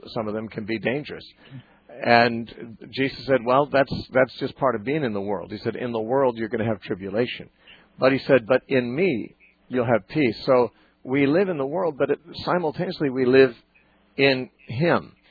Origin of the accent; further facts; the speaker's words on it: United States; You know, I'm an American